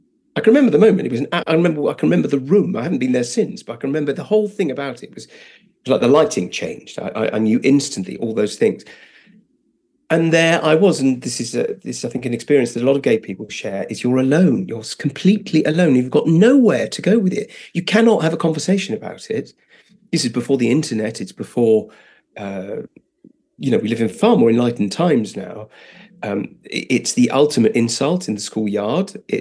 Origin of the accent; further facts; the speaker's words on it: Netherlands; I was brought up in Holland, and the only English that I heard until I was 10 was either my brother's, who were at boarding school in England. I wasn't. I went to school in Holland.